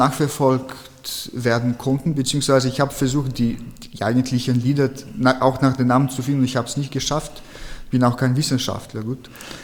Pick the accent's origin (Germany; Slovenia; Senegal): Slovenia; German is a second language; Zum Beispiel in Slowenien, wo ich herkomme, ist fröhliche Musik ein bisschen anders